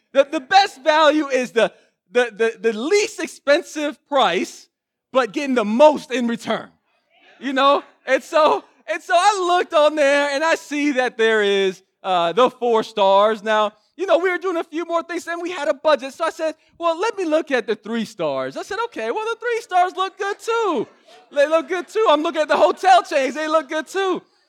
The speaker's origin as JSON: {"language": "English", "town": "Orlando", "region": "Florida", "country": "United States", "tie": "born or raised there", "said": "we are going to a conference, the Exponential Conference in Orlando, Florida, my hometown"}